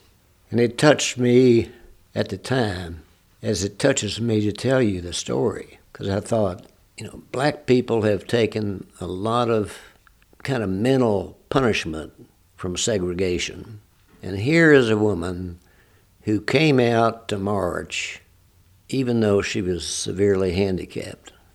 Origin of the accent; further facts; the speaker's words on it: Lexington, United States; Well, as I grew up in Lexington, I knew many black people.